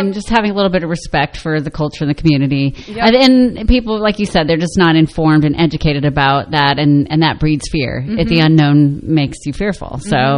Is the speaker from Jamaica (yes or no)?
no; Wisconsin, United States; I grew up in the Midwest, so Wisconsin, right? And cheese heads, right?